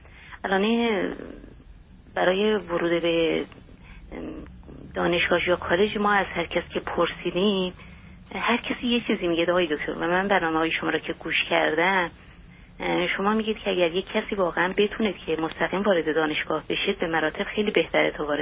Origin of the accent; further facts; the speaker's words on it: Iran; moved away as an adult; now in United States; ما حدود 6 ماه پیش از ایران اومدیم به امریکا